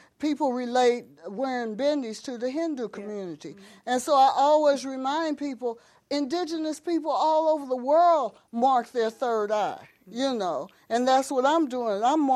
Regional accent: Tanzania; I'm from Tanzania, you know, because I have lived in Tanzania much longer than I've lived anywhere else. I've lived there 40 years? Since 72.

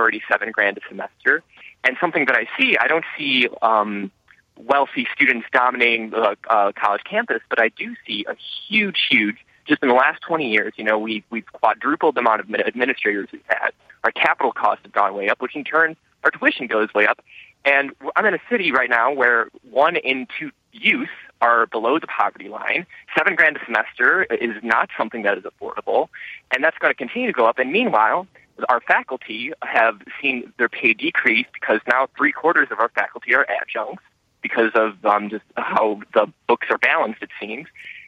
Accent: Ohio, United States; I grew up in Lorain County, a home of Oberlin College, probably one of the most selective and most expensive institutions out there.

